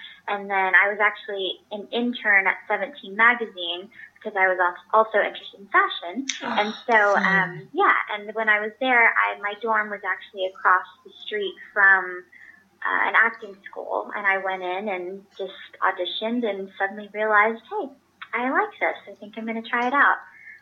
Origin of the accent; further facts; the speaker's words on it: Little Rock, Arkansas, United States; It's home to me. So mm-hmm. I have such fond memories of being there. I literally was born there. I grew up there, and I didn't leave until I went to coll